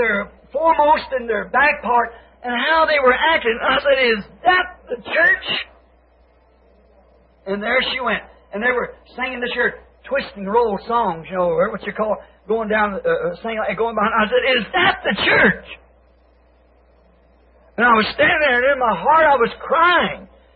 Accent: United States; Now, I am an American.

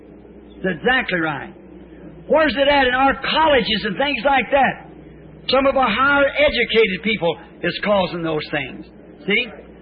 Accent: the South, United States; I'm a Southerner. I was born across the river yonder, but I'm like Abraham Lincoln.

